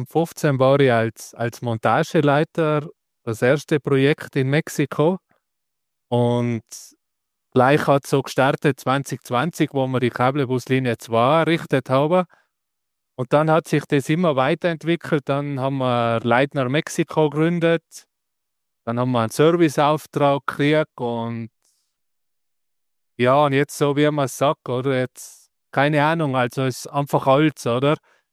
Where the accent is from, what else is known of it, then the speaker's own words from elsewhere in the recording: Nauders, Tyrol, Austria; now in Mexico City, Mexico; bin 36 Jahre alt, bin aus Nauders in Tirol